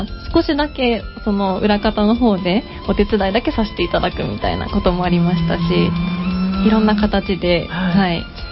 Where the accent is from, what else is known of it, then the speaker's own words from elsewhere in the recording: Kawasaki, Kanagawa, Japan; 私の出身地であるその川崎市の多摩区では、